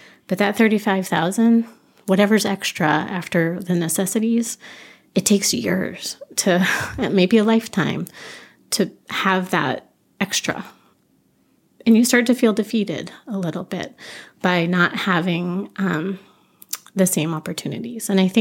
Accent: Washington, Vermont, United States; I grew up in Washington, Vermont, which is a little town, a few towns over from here.

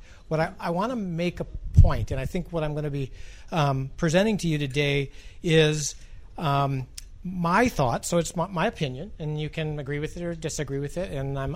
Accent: Milwaukee, Wisconsin, United States; now in Omaha, United States; I came from Milwaukee, so you can imagine.

